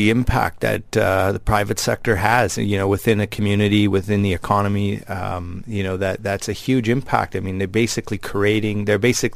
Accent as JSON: {"language": "English", "country": "Canada", "said": "I'm from Canada"}